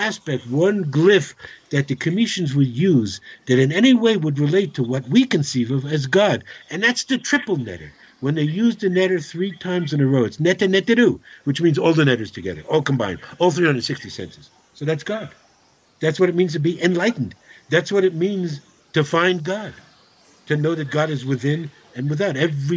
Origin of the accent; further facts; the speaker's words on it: Brooklyn, New York, United States; born there; I'm only a second-generation American. My father was born in Brooklyn. I was born in Brooklyn, as my brother was.